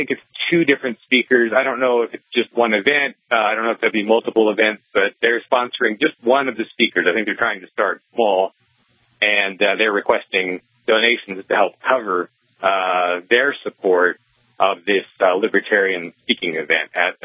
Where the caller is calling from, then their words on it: Colorado, United States; although I'm calling from Colorado, I live in New Hampshire.